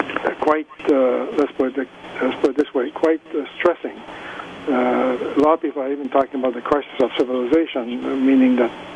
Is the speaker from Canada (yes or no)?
yes; Prince Edward Island, Canada; born there; now in Quebec City, Canada; I come from a co-op background also. I was born in the Cajun region in PEI, which is all co-op when I was young.